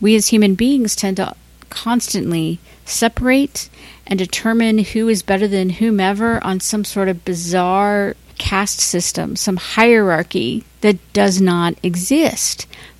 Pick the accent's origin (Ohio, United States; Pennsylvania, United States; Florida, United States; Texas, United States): Ohio, United States; Cincinnati; I was at home in Cincinnati recently, and my father wanted me to go to church with him. I grew up in the Catholic Church